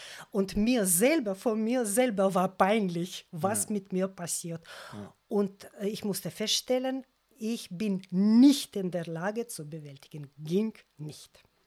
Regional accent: Tallinn, Harju County, Estonia; German is a second language; moved away; es war schon Heimkehr aus meiner Heimat, aus Tallinn, ich habe meine Eltern besucht

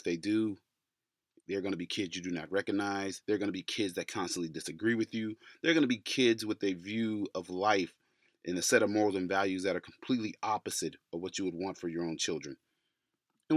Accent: United States; No, we're not. Because we are the American working class and we actually have to work.

